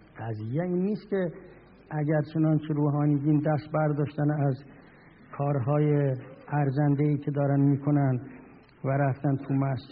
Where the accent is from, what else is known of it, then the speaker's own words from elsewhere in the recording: Qom, Iran; من قوم رو میشناسم، من که تو قوم بزرگ شدم. من قبل از این که همه شما تقریبا متولد بشید آمدم قوم رو همون جام بودم و هستم.